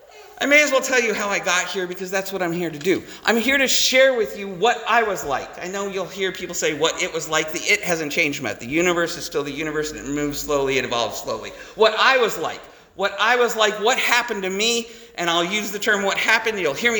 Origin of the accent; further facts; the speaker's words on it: Provo, Utah, United States; born there; So, I was born in Provo, Utah. I come from Mormonism. We don't drink no matter what.